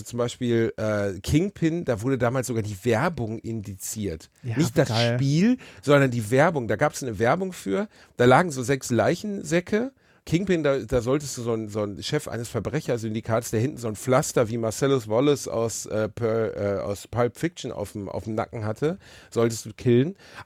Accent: North Rhine-Westphalia, Germany; Ich bin aus dem Ruhrpott

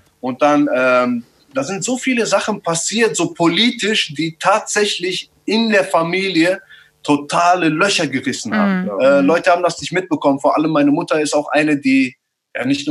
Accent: Germany; so wie wir aufgewachsen sind in Deutschland

